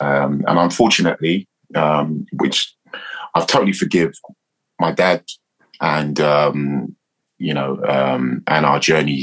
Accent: Newham, London, United Kingdom; And at 13, the CTM came to East London, where I grew up in Newham.

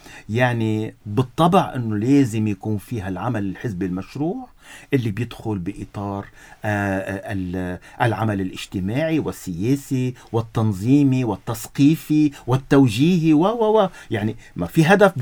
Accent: Lebanon; أنا هذا لبناني

